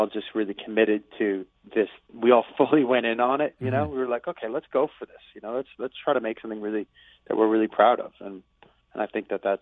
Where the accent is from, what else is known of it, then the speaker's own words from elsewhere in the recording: Long Island, New York, United States; I'm from Long Island, New York, so